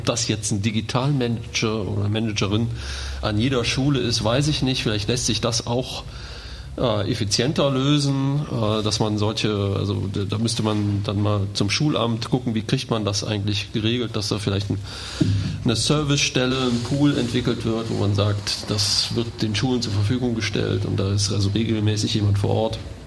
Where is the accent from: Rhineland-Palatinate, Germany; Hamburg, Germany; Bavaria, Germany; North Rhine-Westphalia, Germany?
North Rhine-Westphalia, Germany; Cologne; Ich bin gebürtiger Kölner, inzwischen 52 Jahre alt